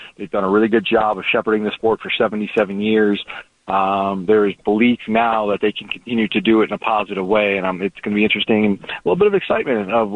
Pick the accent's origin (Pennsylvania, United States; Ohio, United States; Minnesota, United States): Minnesota, United States; love my home state, miss it, and have a great holiday season.